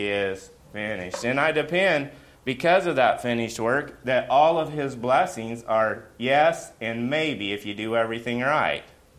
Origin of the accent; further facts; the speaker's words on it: Oklahoma, United States; I'm from Oklahoma, right? In our lakes, we don't have tides, right?